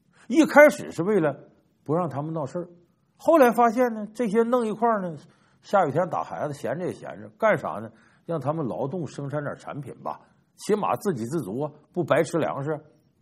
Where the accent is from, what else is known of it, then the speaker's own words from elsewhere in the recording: Heilongjiang, China; 这个东蒙呢和我们老家黑龙江啊很接近